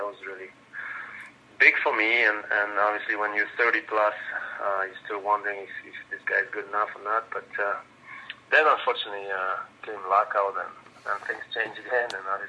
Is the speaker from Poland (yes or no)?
yes; Poland; English is a second language; I was actually, you know, in my hometown in Poland